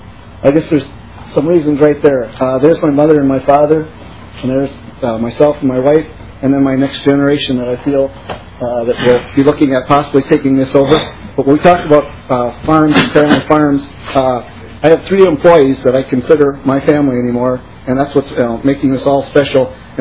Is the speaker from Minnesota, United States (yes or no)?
yes; Caledonia, Minnesota, United States; from Caledonia, down in the southeast corner of Minnesota and Houston County.